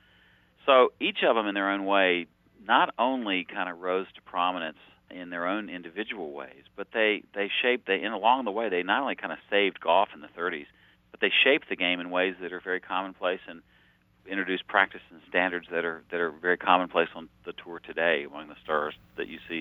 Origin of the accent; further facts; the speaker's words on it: Greensboro, North Carolina, United States; I grew up in Greensboro where Snead had won a record eight times.